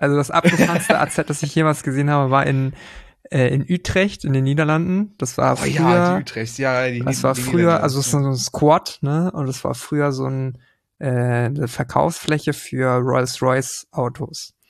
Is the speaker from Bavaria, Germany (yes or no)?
yes; Bavaria, Germany; ich bin im Allgäu aufgewachsen.